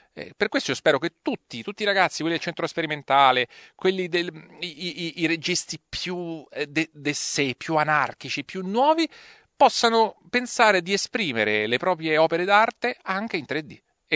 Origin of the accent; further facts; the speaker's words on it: Rome, Lazio, Italy; born there; tutta Italia tra l'altro tranne Roma, la mia città natale